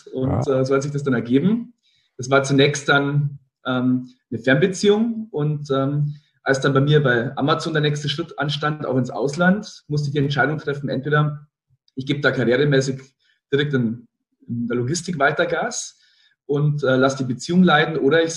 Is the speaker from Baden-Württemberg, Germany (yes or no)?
no; Rosenheim, Bavaria, Germany; also ich komme aus Rosenheim in Oberbayern, aus dem tiefen Süden, also auch nicht aus der chinesischen Ecke.